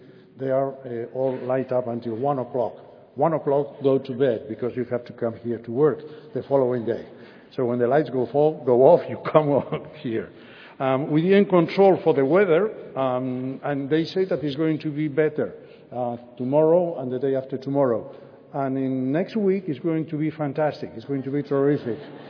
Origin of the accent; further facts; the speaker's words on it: San Sebastián, Basque Country, Spain; I'm very pleased to welcome you to my hometown, to Donostia San Sebastian, Spain.